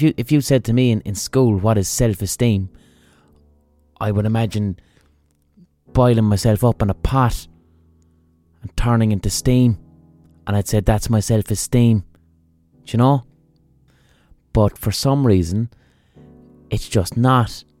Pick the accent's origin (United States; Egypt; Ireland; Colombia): Ireland; Limerick, Munster; I'm from Limerick, lads, and things are a lot better now.